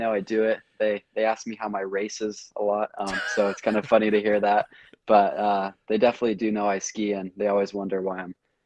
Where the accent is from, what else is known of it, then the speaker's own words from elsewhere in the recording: Corvallis, Oregon, United States; We grew up in Corvallis, Oregon, which is like 2 hours south of Portland.